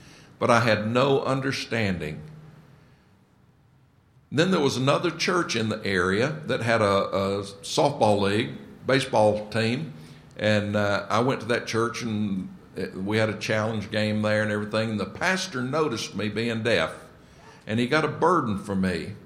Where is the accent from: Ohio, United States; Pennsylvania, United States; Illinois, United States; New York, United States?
Pennsylvania, United States; Huntington; And I grew up in Pennsylvania, in the middle of the state. The town is Huntington, Pennsylvania, near Altoona.